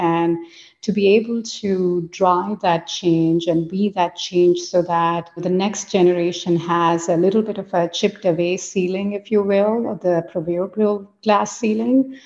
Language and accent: English; India; I grew up in India. I'm a child, of the 80s.